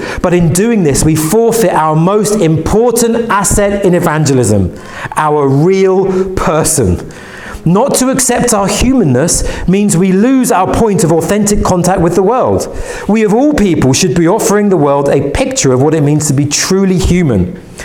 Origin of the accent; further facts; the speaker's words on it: England, United Kingdom; And probably because of my personality and being English, I would always try and be very careful and gentle